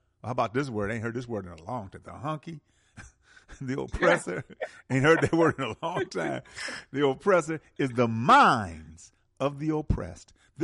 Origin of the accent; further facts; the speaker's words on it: Milwaukee, Wisconsin, United States; I'm from Milwaukee, and as I was growing up, we had a community that was pretty much ours.